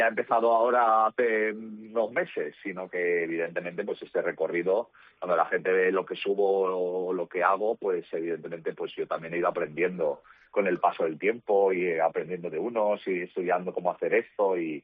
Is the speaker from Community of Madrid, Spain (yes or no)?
no; Valencian Community, Spain; first language Valencian; mi lengua materna, que es el valenciano.